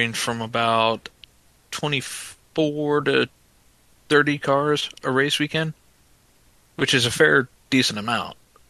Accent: United States; Simply because we're from the States here.

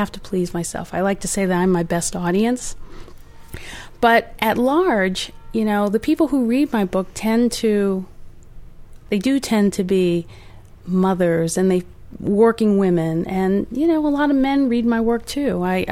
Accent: Virginia, United States; But, you know, I'm from Virginia, so I love food and I love writing about food, and it really does remind me of home.

